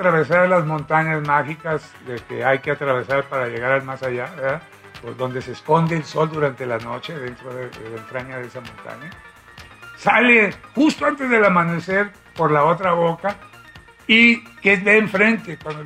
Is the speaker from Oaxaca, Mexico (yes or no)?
no; Sinaloa, Mexico; yo, que soy de Sinaloa, aprendí a beber con cerveza. Hasta que fui a España, aprendí a beber vino.